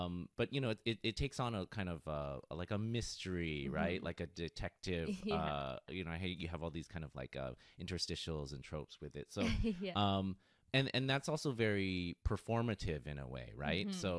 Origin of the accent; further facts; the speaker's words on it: San Francisco, California, United States; like I'm from San Francisco and there's this kind of like, you know, second city mentality, right?